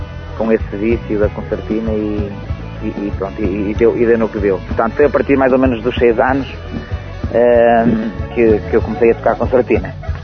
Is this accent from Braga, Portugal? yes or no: yes; São Bento da Porta Aberta, Braga, Portugal; eu sou natural de São Bento da Porta Aberta